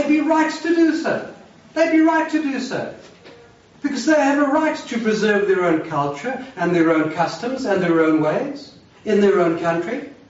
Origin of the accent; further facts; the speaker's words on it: Zimbabwe; born there; I was born in the British colony of Southern Rhodesia. When the British people, my family went out there from Kent